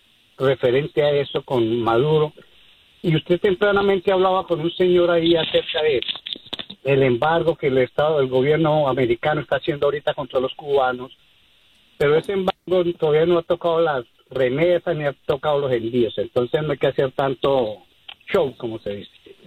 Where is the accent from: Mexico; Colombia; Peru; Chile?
Colombia; yo soy colombiano